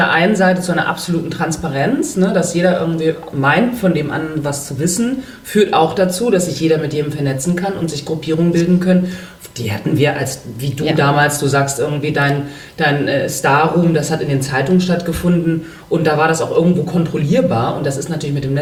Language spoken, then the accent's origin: German; Germany; born there; accent: Standard German; Ich bin halt in Deutschland geboren, ich spreche fließendes, reines Hochdeutsch.